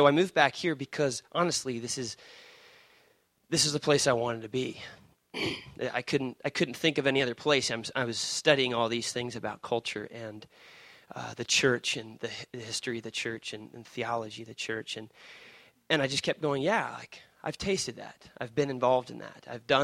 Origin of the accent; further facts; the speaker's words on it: Illinois, United States; now in Michigan, United States; I grew up in Illinois before I moved here, and I was like, I'm never going to live in Michigan.